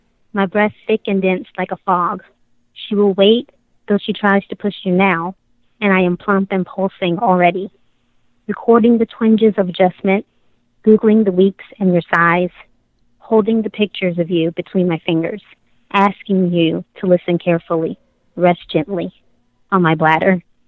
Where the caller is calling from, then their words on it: South Carolina, United States; South Carolina.